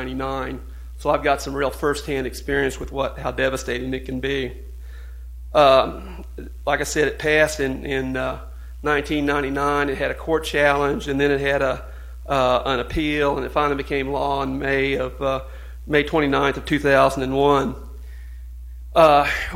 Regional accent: Marshall, Missouri, United States; what that cost my hometown when that closed, they were spending $50,000 a month with utilities with the city of Marshall.

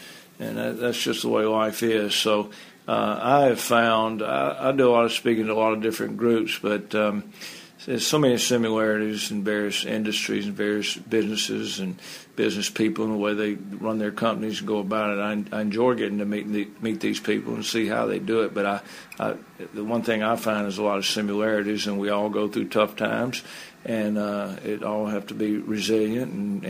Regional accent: Drew, Mississippi, United States; I grew up in Drew, Mississippi, small town in the Mississippi Delta, 2,000 people. Wonderful little Mayberry-type town, 48 people in my graduating class.

